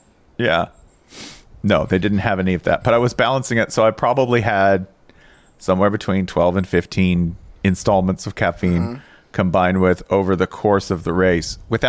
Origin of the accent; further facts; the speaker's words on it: United States; Like, there are so many things where I, you know, being American, I'm like, that's a nice idea.